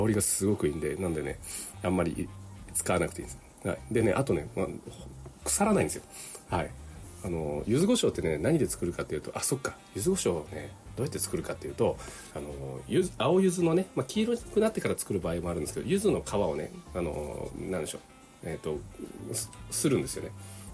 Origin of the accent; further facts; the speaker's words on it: Kyushu, Japan; 私の田舎の方ではね、まあ、そうやっても手作りをね、よく食べてるわけなんです。で、ね、でもね、結構ね、なんでしょう、引っ越してきてね、こう九州の方に来ましたという人とかね